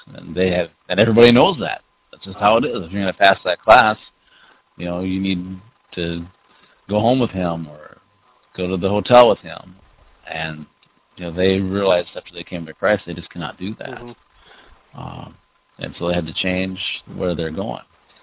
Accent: United States; now in Ukraine; And I'm paid better than the Ukrainian professors because I'm from America.

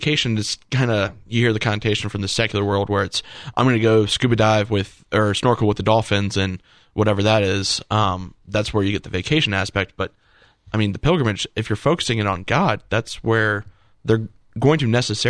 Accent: North Carolina, United States; Look, we're from North Carolina. We don't have a dog in this fight

